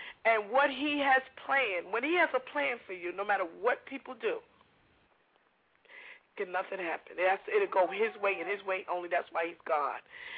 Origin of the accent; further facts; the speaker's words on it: Holyoke, Massachusetts, United States; I'm from Hollyoke.